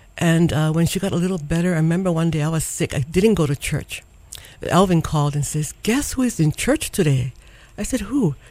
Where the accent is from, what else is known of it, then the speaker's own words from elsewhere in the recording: Kalihi, Hawaii, United States; I grew up in Kalihi Valley. I've lived there all my life, actually, until I got married and then moved away to several different places, ended up in Hawaii Kai.